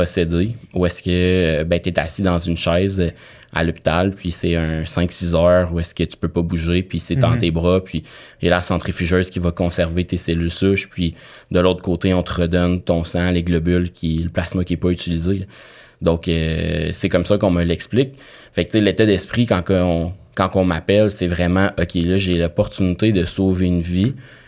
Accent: Quebec, Canada; Tu sais, moi, je viens de l'Abitibi.

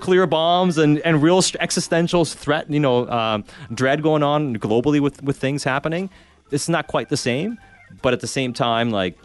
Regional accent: Canada; Like, we're Canadian.

